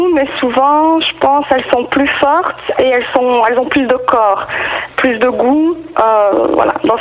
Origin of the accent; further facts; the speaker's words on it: Liège, Wallonia, Belgium; now in Barcelona, Spain; Non, de Liège.